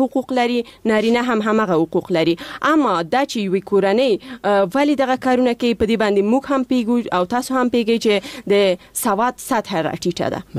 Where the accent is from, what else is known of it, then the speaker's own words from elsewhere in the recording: Paktia, Afghanistan; زه د پکتیا د دس یو ولسوالیم چې اصلا الته د انجونو لپاره هیڅ کوانځای نشته